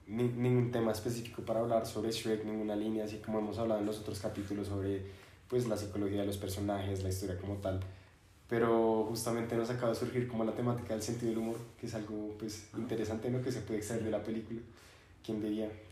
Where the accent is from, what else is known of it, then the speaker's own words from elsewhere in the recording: Mexico; Sí, yo soy mexicano.